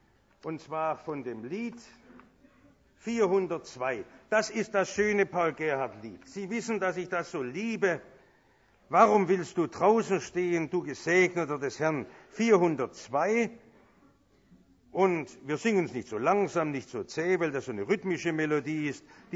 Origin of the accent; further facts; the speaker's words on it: Germany; Ich kann nicht darüber reden, weil wir als Deutsche große Schuld an der Synagoge haben.